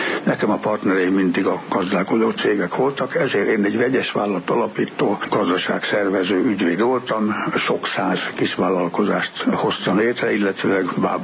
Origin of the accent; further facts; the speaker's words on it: Győr, Győr-Moson-Sopron, Hungary; born there; 45-ben születtem Győrbe. Gazdálkodott mind a két család. Földekkel, lovakkal, hagyományos életmódot éltek. Aztán eljött az 1945-ös év, annak a márciusában születtem